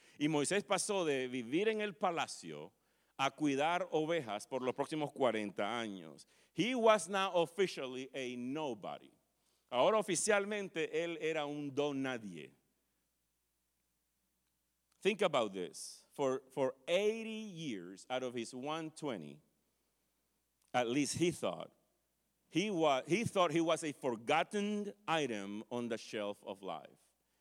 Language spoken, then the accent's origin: Spanish; Nicaragua; Algunas veces yo digo en broma que yo soy nicaragüense, mi esposa es colombiana, mis hijos son confundidos.